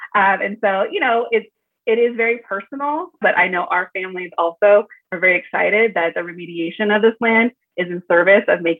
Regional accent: United States; You know, I am Native American. Both of my parents belong to two different tribes across Southern California, New Mexico.

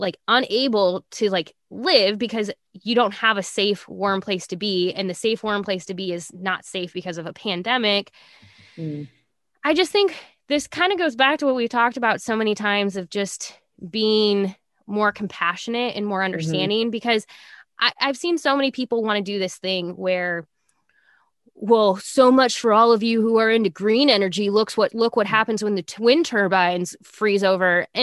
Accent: Nebraska, United States; or even like for myself growing up in Nebraska, this isn't exactly uncommon for us

